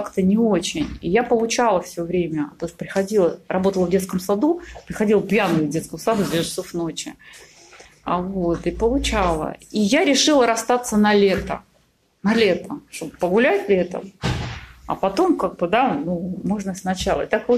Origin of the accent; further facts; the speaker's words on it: Voronezh Oblast, Russia; moved away; я вообще родилась и выросла в Воронежской области. Я тогда уехала в Москву.